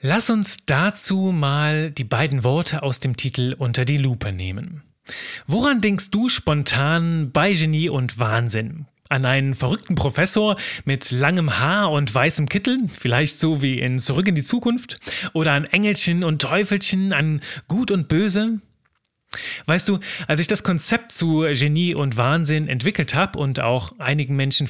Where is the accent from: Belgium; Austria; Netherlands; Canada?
Belgium; now in Cologne, Germany; Ich bin 32 Jahre alt und die Stimme hinter diesem Podcast. Ich bin Belgier und liebe ganz klischeemäßig Fritten, Schokolade und Bier. Und heute lebe ich im schönen Köln